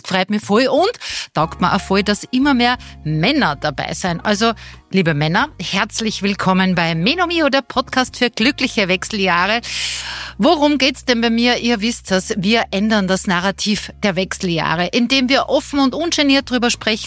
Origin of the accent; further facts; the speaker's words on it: Austria; bei uns in Österreich